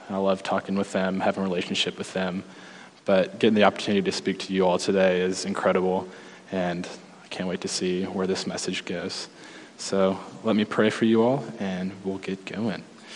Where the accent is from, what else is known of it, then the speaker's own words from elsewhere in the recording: Louisville, Kentucky, United States; I'm from Louisville, Kentucky, and if you had asked me 8 months ago that I was going to be here in Alaska preaching on this Sunday to Journey Christian Church, I would have thought you were crazy.